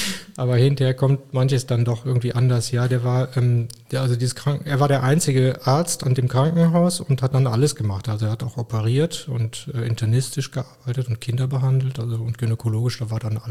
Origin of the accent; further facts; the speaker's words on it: Koblenz, Rhineland-Palatinate, Germany; also born or lived in Africa; Zwischendurch waren wir selber mit unserer Familie noch in Tansania, also ich habe schon einen ausgeprägten Afrika-Bezug, aber ich komme aus Koblenz.